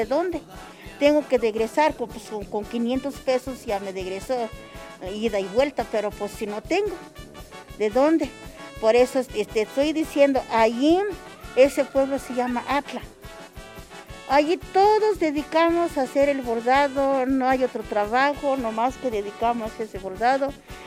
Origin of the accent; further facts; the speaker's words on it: Pahuatlán, Puebla, Mexico; Yo vengo aquí de la Sierra de Pahuatlán, Puebla.